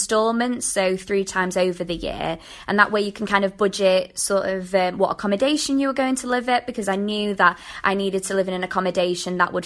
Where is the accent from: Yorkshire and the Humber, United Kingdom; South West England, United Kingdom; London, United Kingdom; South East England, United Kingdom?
Yorkshire and the Humber, United Kingdom; Doncaster; I'm from Doncaster originally, so I did kind of know Leeds before.